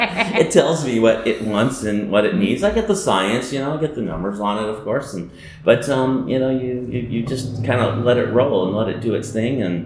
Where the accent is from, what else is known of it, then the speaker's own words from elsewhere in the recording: Santa Maria, California, United States; now in Paso Robles, United States; I'm from Santa Maria, so it wasn't that far. But it is a world of difference. Moved here.